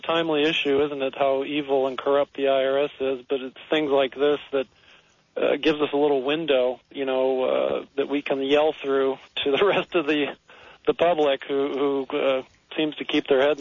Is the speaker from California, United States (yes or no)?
yes; San Jose, California, United States; Well, I grew up in, born and raised in San Jose. Just over the hill from Santa Cruz.